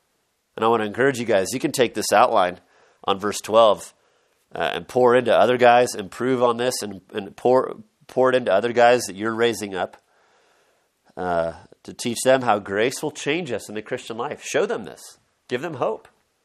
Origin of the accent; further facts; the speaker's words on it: Oregon, United States; You know, we used to have these fun centers where I grew up in Western Oregon.